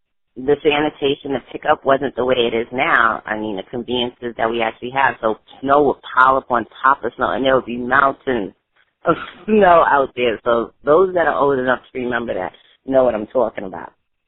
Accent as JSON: {"language": "English", "town": "New York City", "region": "New York", "country": "United States", "tie": "born or raised there", "said": "And, you know, growing up in East New York, now, you know, from East New York to Bushwick, if you have a car, it's nothing."}